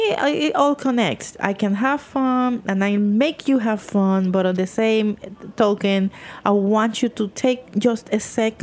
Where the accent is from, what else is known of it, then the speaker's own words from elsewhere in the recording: New York, United States; But because I'm a New Yorker and I'm, yeah, you know, I'm gonna be here